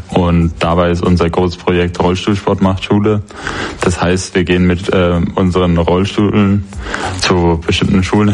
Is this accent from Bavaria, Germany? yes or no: yes; Bamberg, Bavaria, Germany; ich bin 19 Jahre alt, ich komme aus Bamberg